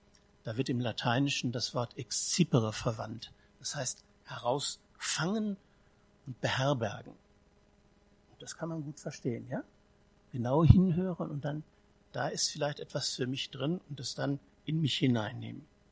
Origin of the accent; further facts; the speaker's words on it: North Rhine-Westphalia, Germany; In meiner Heimat, wo ich herkomme, im Ruhrgebiet, würden sie es ähnlich machen, auf andere Weise.